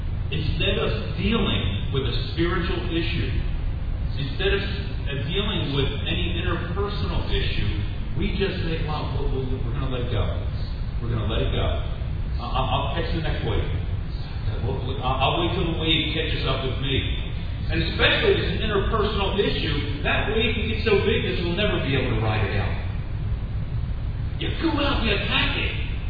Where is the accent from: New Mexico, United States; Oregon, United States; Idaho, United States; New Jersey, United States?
New Jersey, United States; Delanco; also born or lived in Riverside; You see, in growing up in Delanco and Riverside, the greatest bodies of water we had were the Delaware River and the Ransom Creek.